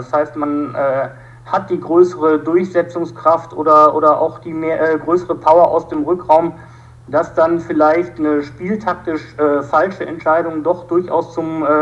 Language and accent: German; North Rhine-Westphalia, Germany; born there; wir kommen ja auch mehr oder weniger aus der gleichen handballerischen Ecke, beide gebürtig aus dem Ruhrgebiet